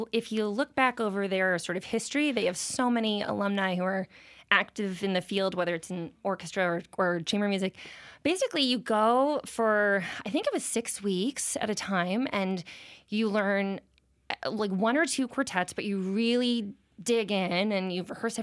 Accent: Boston, Massachusetts, United States; I'm from Boston.

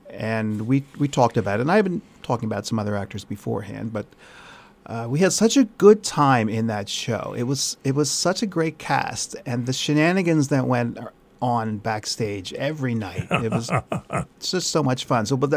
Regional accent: Easton, Pennsylvania, United States; Well, I was born and raised in Easton, grew up in Palmer Township.

